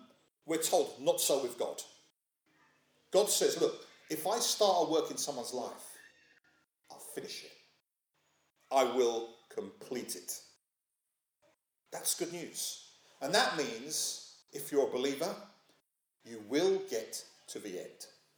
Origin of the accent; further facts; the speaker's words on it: United Kingdom; Yeah, we're British.